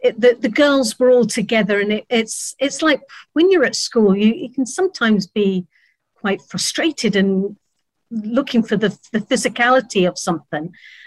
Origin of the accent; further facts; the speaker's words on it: London, United Kingdom; Well, I was originally born. I was born in North London, Highbury, an Islington girl, a Gunner's favourite, and yes, born and bred there